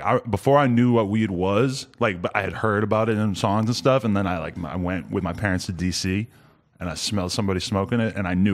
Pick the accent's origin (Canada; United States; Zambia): United States; East Coast; I'm from the East Coast, but I was more